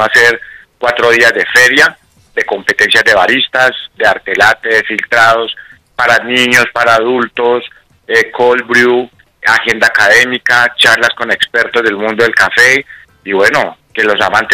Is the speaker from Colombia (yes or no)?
yes; Colombia; debemos nosotros como colombianos aprender a preparar café